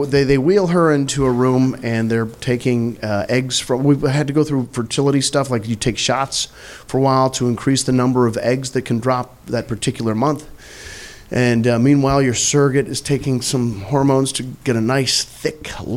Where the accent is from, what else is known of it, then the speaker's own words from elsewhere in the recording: Missouri, United States; I'm from Missouri.